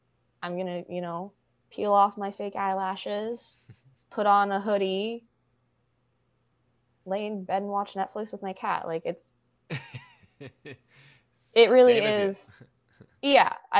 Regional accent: Ohio, United States; Well, I'm from Ohio, so basically all of my family still lives there.

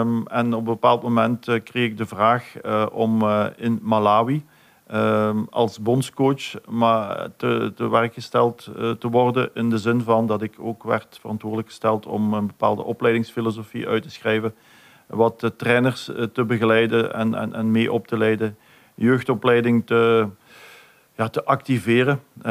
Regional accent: Genk, Limburg, Belgium; ik heb altijd mijn jeugd doorgebracht in Waterschei, wat een gehucht is van Genk.

